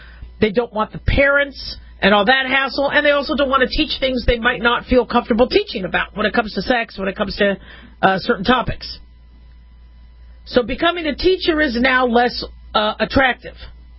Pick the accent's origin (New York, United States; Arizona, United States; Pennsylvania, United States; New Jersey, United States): Arizona, United States; when I grew up in Maricopa County, Arizona, they made us go out into the desert and learn how to survive in the desert.